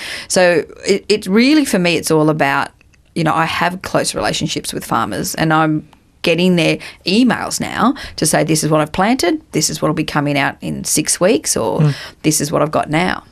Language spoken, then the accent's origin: English; Brisbane, Queensland, Australia; born there; I was born in Brisbane, so, you know, I do love Queensland.